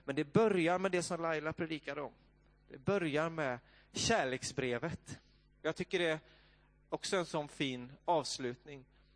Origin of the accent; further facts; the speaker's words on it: Bergstena, Västra Götaland County, Sweden; där ute i Bergstena, socken. Det var några hus och där vi växte upp.